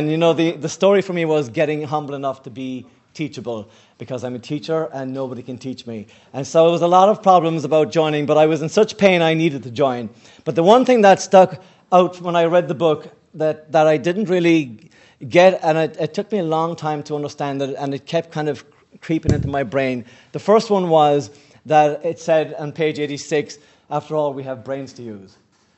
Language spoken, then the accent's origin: English; Ireland; You can probably tell already that my accent puts me in a different country. I come from Ireland. I come from a very, very serious drinking family in Ireland.